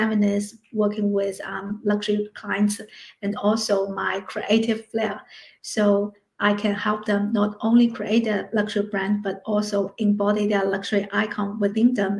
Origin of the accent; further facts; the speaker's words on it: Shanghai, China; now in Melbourne, Australia; So my story is I grew up in Shanghai and moved to Melbourne